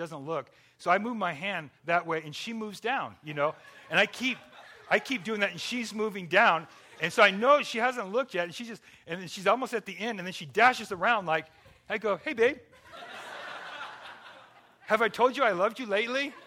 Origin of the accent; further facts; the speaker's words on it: Pico Rivera, California, United States; we grew up in Pico Rivera, and that's kind of the roots and where we live and whatever else.